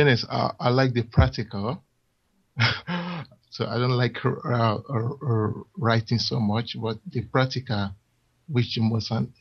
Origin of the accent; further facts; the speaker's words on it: London, United Kingdom; I'm from London.